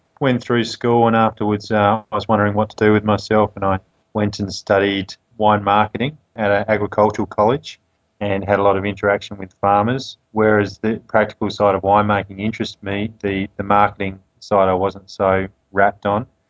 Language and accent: English; Adelaide, South Australia, Australia; I grew up in Adelaide, which is in South Australia, and I grew up in the Adelaide Hills, which is probably about 20 minutes out of the CBD, and it's just on the border of the city.